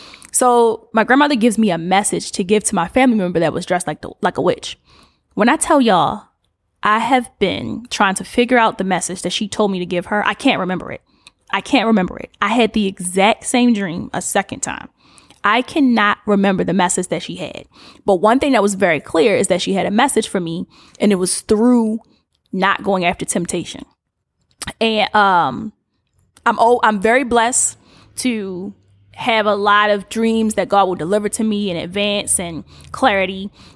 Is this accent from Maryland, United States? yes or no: yes; Baltimore, Maryland, United States; And it doesn't look like my hometown of Baltimore. It looks like I'm in a different city, but I know I'm supposed to be home in the dream.